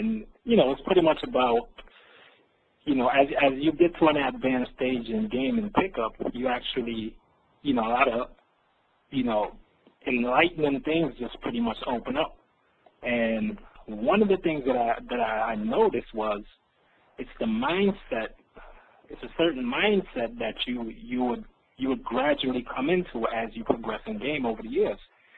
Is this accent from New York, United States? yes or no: yes; New York City, New York, United States; now in Antigua; but basically I'm from New York City, you know, and I pretty much travel the globe, basically, and right now I'm in the Caribbean islands in Antigua.